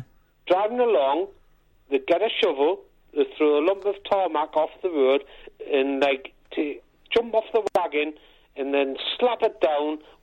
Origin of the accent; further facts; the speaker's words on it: Newcastle upon Tyne, North East England, United Kingdom; born there; I was born in Pretoria Street in the Scotswood, within spitting distance of the Tyne.